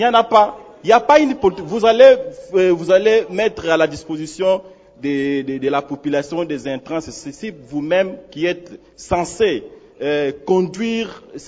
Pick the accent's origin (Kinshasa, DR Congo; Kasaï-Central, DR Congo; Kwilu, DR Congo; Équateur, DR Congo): Kasaï-Central, DR Congo; Kananga; Vous savez que ici chez nous au Kassai Central, à Kananga en particulier, le maïs constitue l'aliment de base.